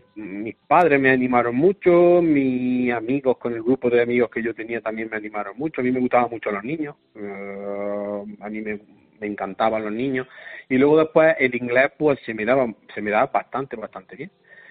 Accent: Andújar, Andalusia, Spain; aquí en mi pueblo, en Andújar

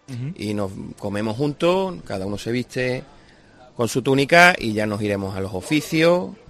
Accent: Seville, Andalusia, Spain; yo lo quiero vivir como un sevillano más

